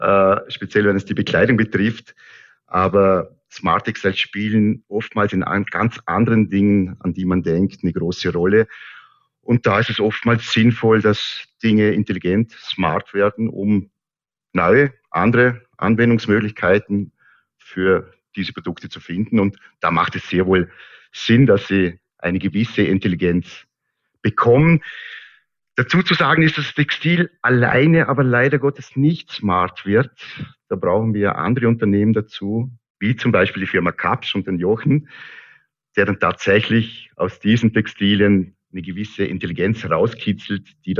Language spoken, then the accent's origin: German; Lustenau, Vorarlberg, Austria; wir sind absolut mehrsprachig hier im Vorarlberg. Und es ist tatsächlich so, dass es hier im Vorarlberg nicht nur einen Dialekt gibt, sondern mehrere. Und meine Heimatgemeinde Lustenau hat ganz, ganz einen speziellen Dialekt.